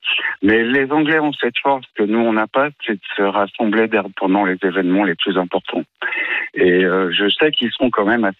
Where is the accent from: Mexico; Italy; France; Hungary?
France; also born or lived in United Kingdom; moi, je suis français, je suis pas britannique, même si oui, j'ai vécu depuis très longtemps. Malgré tout, je suis français